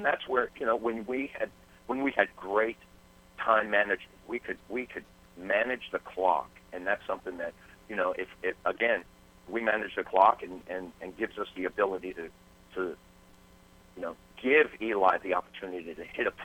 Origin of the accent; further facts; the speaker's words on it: Manhattan, New York, United States; now in Charleston, United States; I grew up in Manhattan. I was born and raised on the Upper West Side, 97th of Broadway.